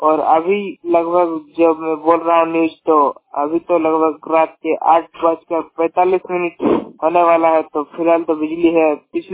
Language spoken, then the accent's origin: Hindi; Kota, Jharkhand, India; झारखंड के पूर्वी सिंहभूम जिले के पुटका प्रखंड के जादुर थाना के हाथीबिना पंचायत के अंतर्गत कोटा गांव का रहने वाला हूं।